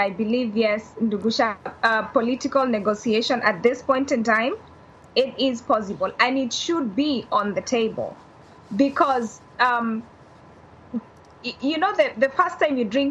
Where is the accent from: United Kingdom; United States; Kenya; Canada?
Kenya; Proud of being a Kenyan? Absolutely.